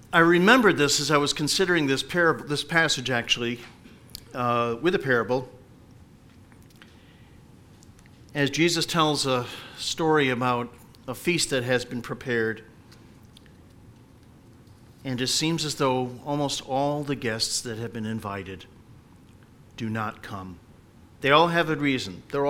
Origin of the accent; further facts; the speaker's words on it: Meriden, Connecticut, United States; Growing up in Meriden, the first house that I remember was way up at the end of Columbus Avenue, if you know Meriden at all.